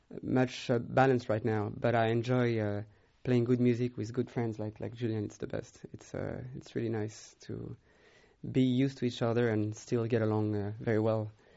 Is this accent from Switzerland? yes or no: yes; Geneva, Switzerland; English is a second language; also born or lived in Paris, France; now in United States; Growing up in Paris, actually born in Paris and growing up more in the Geneva, Switzerland area, mm-hmm. in the Alps. And also moving to the US a few years ago, spending a few years at Indiana University.